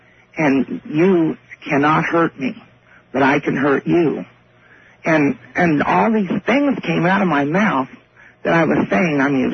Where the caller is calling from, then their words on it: Lincoln, Nebraska, United States; I'm calling from Lincoln, Nebraska, and I'm listening to you at KFAB.